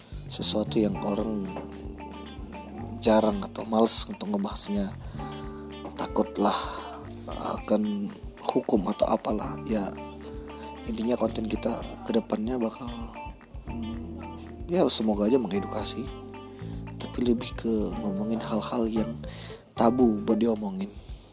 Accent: Medan, North Sumatra, Indonesia; Perkenalkan, saya podcaster dari daerah. Saya dari Medan.

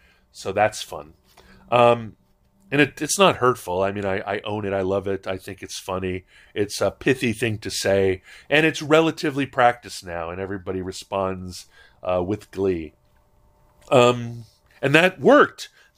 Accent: Hawaii, United States; I was a Howley, which turns out means that while even if you're a Kama'aina Howley growing up in Hawaii, you are not necessarily invited to all the reindeer games.

